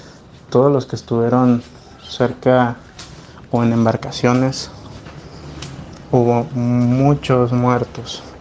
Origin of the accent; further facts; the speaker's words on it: Acapulco, Guerrero, Mexico; Soy originario de Acapulco, Guerrero.